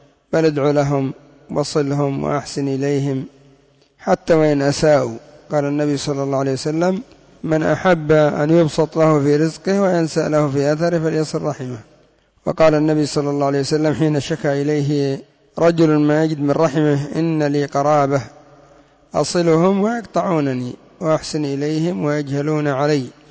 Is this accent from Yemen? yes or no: yes; Yemen; وعندنا في اليمن اغتروا